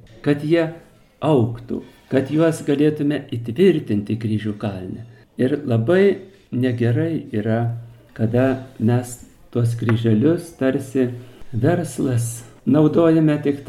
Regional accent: Šiauliai, Šiauliai County, Lithuania; Mes šiauliečiai labai juos girdime

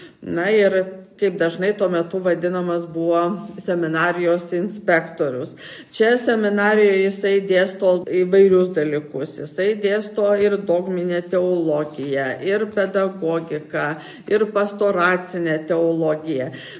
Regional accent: Samogitia, Lithuania; Tai jeigu dabar mes žemaičiai kalbam savo kalbą ir tai ne visada mūsų supranta lietuviai

